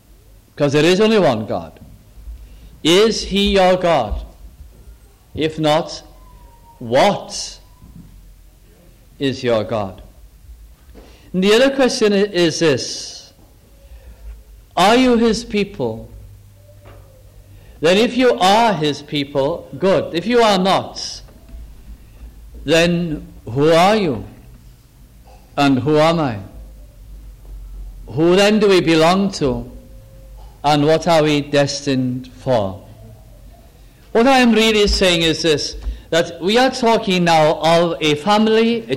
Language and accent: English; Wales, United Kingdom; I am Welsh, I am not Welsh. I am British, I am not British.